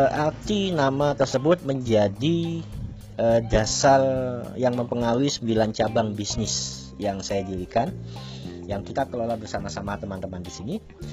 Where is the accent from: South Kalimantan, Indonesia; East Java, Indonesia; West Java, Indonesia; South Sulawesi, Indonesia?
East Java, Indonesia; Ambulu; born there; sebagai nama kecil atau nama kesayangan keluarga. Saya lahir di Ambulu tahun 1982. Nah, di situ saya mempunyai orang tua yang bekerja di pasar Ambulu juga saat itu.